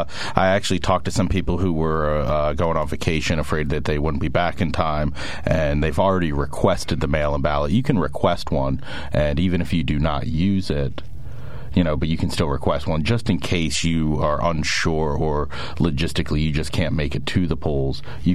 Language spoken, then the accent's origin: English; Sunbury, Pennsylvania, United States; I'm a Shikellamy graduate, born and raised in Sunbury, still today. Me and my wife, Shannon, raise our three daughters in Sunbury.